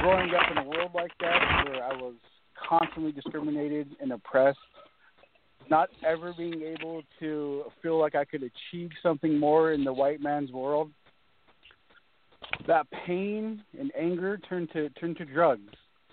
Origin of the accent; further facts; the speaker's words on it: Oregon, United States; So, growing up in Oregon due to drinking